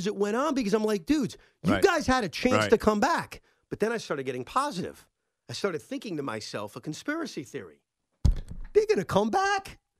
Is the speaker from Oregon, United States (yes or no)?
no; Brooklyn, New York, United States; born there; I was born in Brooklyn.